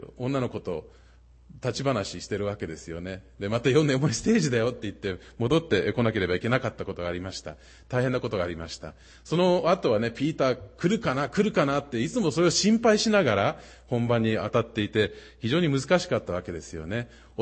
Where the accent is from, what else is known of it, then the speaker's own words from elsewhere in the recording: Minnesota, United States; now in Boston, United States; 私ももともとボストンの人じゃないんです。ミネソタ出身ですけれども